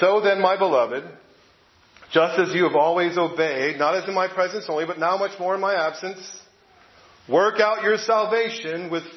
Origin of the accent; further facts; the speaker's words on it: New Jersey, United States; I knew some people when I was growing up in New Jersey from Philly